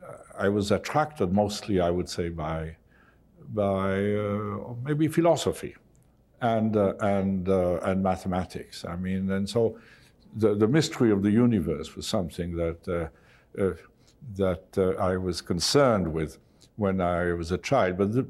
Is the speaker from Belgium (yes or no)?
yes; Belgium; also born or lived in England; Well, you know, I spent most of my life in Belgium. I was born in England, but I went to school in Belgium. My parents were Belgians. I'm a Belgian national, and so I attended a Jesuit school when I was a child